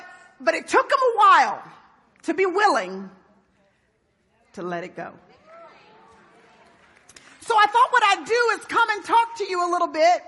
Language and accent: English; Texas, United States; I'm from Texas.